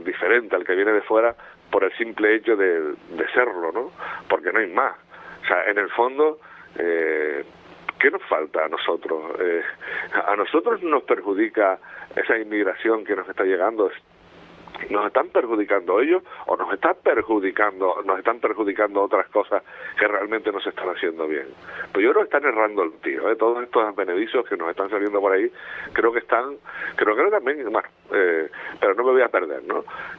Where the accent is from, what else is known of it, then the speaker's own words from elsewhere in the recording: Canary Islands, Spain; que somos emigrantes los canarios